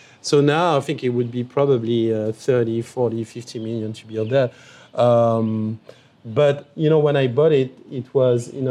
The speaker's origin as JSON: {"language": "English", "town": "Paris", "region": "Île-de-France", "country": "France", "tie": "born or raised there", "said": "I liked it because I grew up in Paris."}